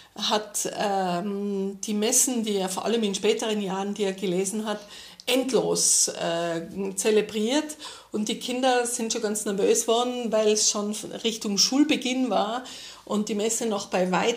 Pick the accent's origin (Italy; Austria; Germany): Austria; Tyrol; Als Tirolerin muss ich Knödel sagen.